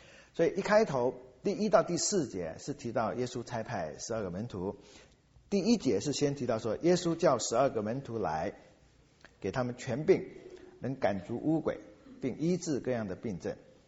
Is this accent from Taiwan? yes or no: no; China